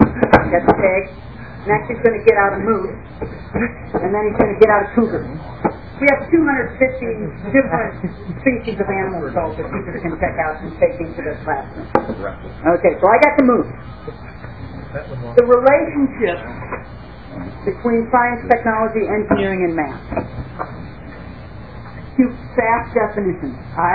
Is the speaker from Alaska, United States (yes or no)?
no; Minnesota, United States; So I am prideful as a Minnesotan about the general achievement that we have in our education system and in the STEM discipline